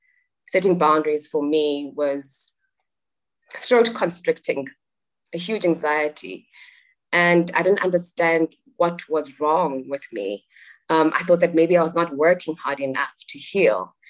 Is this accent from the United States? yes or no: no; Soweto, Gauteng, South Africa; now in Johannesburg, South Africa; I am in Johannesburg, South Africa, born and bred in Soweto. It's a township where people of my skin color were abandoned by society through the apartheid system.